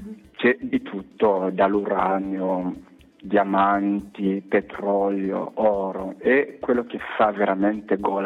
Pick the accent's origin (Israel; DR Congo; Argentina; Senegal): DR Congo; Bukavu, South Kivu; also born or lived in Kinshasa; io sono nato tanti anni fa, ho 44 anni, sono nato all'est, proprio dove ci sono i problemi, a Bukavu, però sono cresciuto a Kinshasa, nella capitale, dove ho studiato